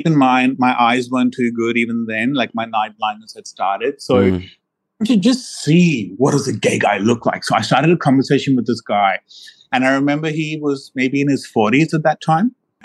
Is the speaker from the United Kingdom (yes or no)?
no; India; So you see, I grew up in India, okay?